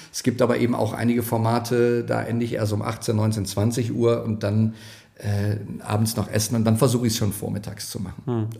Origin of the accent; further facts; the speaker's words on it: Cologne, North Rhine-Westphalia, Germany; jetzt wir als Kölner